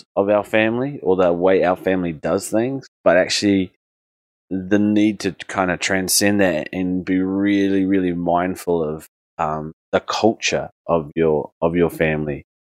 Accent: New Zealand; that welcoming spirit that's characterized so much of, growing up in New Zealand.

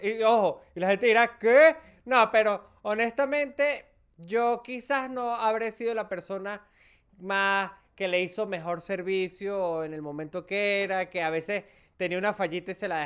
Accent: Mérida, Venezuela; yo usé camionetica o buseta, como le decimos de donde yo vengo, de la tierra merideña.

